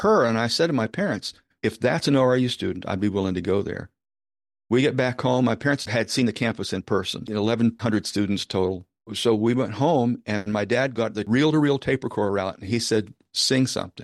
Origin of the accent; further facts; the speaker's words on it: Baltimore, Maryland, United States; also born or lived in Kentucky; when I got out of high school in Baltimore, I was actually born in Kentucky. We're all from the Appalachians, but I grew up in Baltimore.